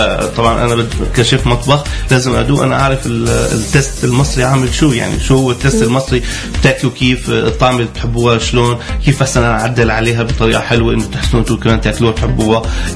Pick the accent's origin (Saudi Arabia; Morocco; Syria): Syria; now in Egypt; ده اللي موجود عندنا في سوريا